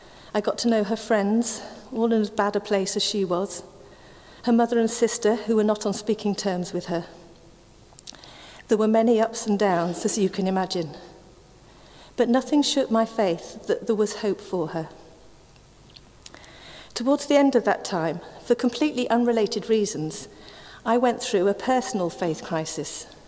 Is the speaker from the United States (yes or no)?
no; Bangalore, Karnataka, India; now in Brockenhurst, United Kingdom; And then we came from India to here. Quite a contrast from urban, dirty, noisy, overpopulated Bangalore to the beautiful, green and peaceful, affluent English village of Brockenhurst.